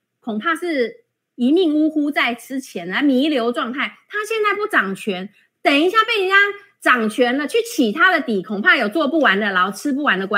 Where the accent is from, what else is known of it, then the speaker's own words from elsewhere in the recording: Kaohsiung, Taiwan; 来碾压我们高雄人啊